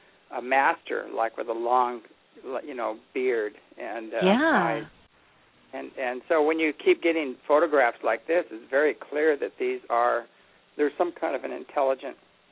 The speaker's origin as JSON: {"language": "English", "town": "Apple Valley", "region": "California", "country": "United States", "tie": "born or raised there", "said": "when I was a kid, I was raised in Apple Valley, California, up in the high desert"}